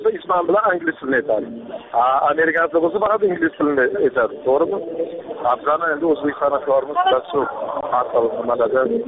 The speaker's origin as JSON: {"language": "Uzbek", "region": "Tashkent", "country": "Uzbekistan", "tie": "born there", "said": "Aslida men o'zi Toshkentda tug'ilganman, ota-onam Samarqanddan."}